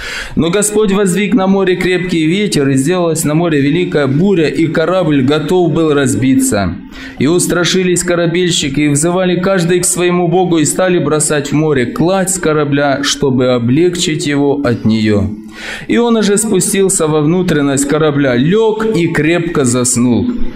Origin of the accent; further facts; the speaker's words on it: Ukraine; я с Украины, несу служение пресвитера.